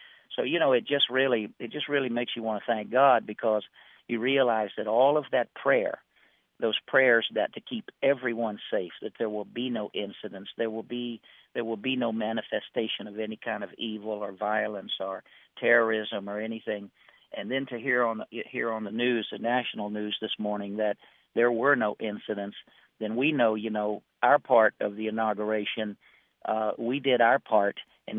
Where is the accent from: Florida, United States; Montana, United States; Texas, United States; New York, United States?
Florida, United States; I come from Central Florida, and myself, I was raised in total segregation.